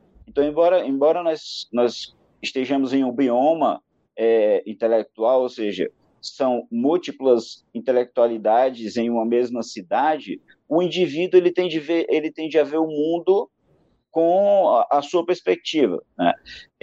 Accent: Teresina, Piauí, Brazil; now in Curitiba, Brazil; sou natural de Teresina, Piauí, exatamente.

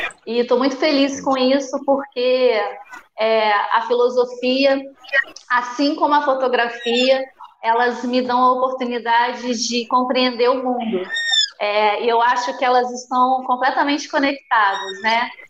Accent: Volta Redonda, Rio de Janeiro, Brazil; Eu sou de Volta Redonda

